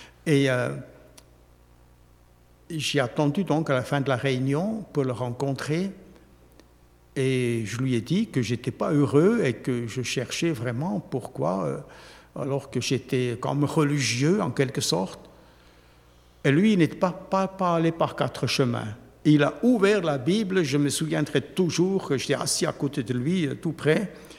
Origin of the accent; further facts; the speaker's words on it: Switzerland; l'Église réformée où j'ai grandi en Suisse.